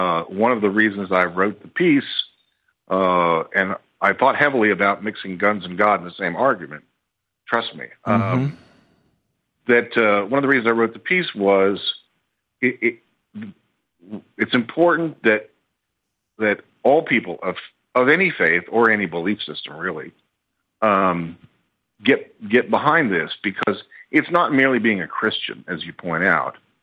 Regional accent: Texas, United States; I'm a gun owner. I'm a Texan.

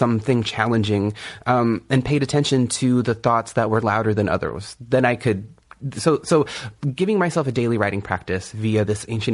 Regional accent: California, United States; And I'm from the Kumeyaay Nation in Southern California.

